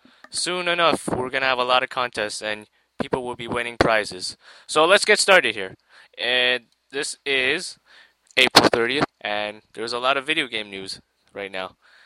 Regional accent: Toronto, Ontario, Canada; I'm from Toronto.

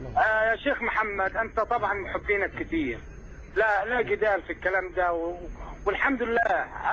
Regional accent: Mansoura, Dakahlia, Egypt; now in Saudi Arabia; والحمد لله أنا هنا في السعودية صليت هنا وراك برجحي، وصليت وراك في المنصورة، وأنا من المنصورة، وأنا بنزل أجازة

